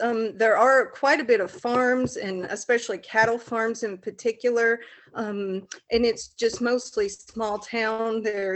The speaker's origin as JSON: {"language": "English", "region": "the South", "country": "United States", "accent": "Southern US", "said": "We live, if you can't tell by my accent, we're in a small rural area in the southern United States."}